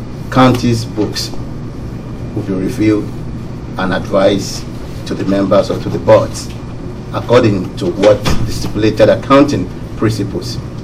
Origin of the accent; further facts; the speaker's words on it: Nigeria; moved away as an adult; now in United States; I'm originally from Nigeria. I came to the state about almost 12 years ago.